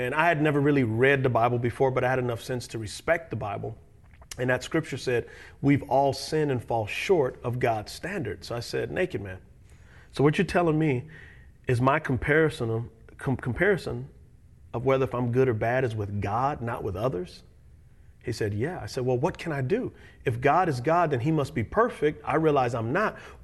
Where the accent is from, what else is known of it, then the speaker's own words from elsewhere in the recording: San Antonio, Texas, United States; I grew up in San Antonio, Texas, and raised primarily by my grandmother.